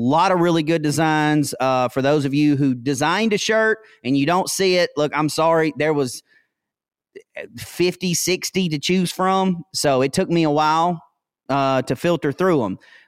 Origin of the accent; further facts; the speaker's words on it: United States; as you can tell, I am unapologetically American.